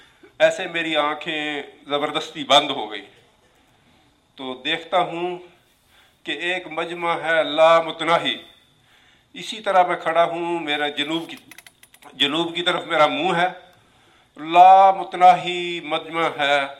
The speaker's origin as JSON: {"language": "Urdu", "town": "Rahim Yar Khan", "region": "Punjab", "country": "Pakistan", "said": "میں رحیم یار خان سے ہوں، حضرت علیہ صاحب کی میت میں،"}